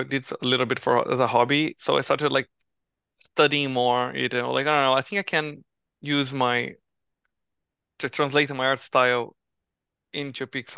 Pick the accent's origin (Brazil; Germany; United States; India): Brazil; English is a second language; moved away as an adult; now in Vancouver, Canada; so I'm from Brazil, right, originally. Now I live in Vancouver, but back in Brazil